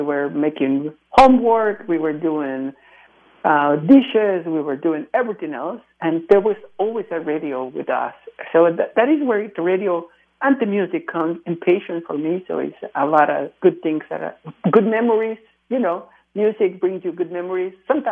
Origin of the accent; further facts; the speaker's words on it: Mexico; English is a second language; I'm from Mexico.